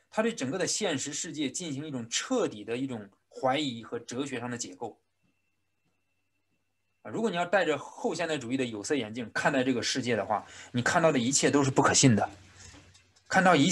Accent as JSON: {"language": "Chinese", "country": "China", "tie": "born or raised there", "said": "这是我们在中国长大的知识分子常常遇到的问题，"}